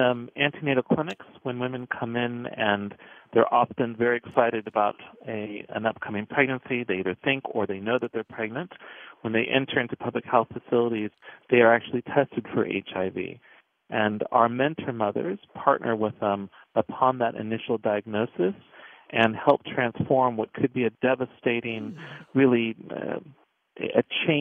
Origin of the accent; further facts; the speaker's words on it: United States; I grew up in the United States and spent quite a bit of time back and forth in Mexico as well.